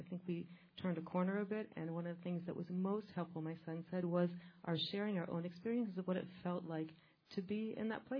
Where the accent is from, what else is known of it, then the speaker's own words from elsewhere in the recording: United States; now in Israel; I'm originally American, and I'm also Baal Tshuva.